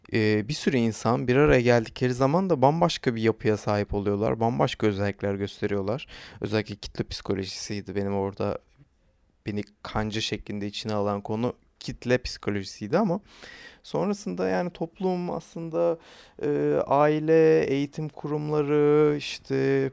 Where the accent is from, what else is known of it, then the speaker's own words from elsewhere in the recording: Ankara, Turkey; Ankaralıyım, TED Ankara Koleji mezunuyum.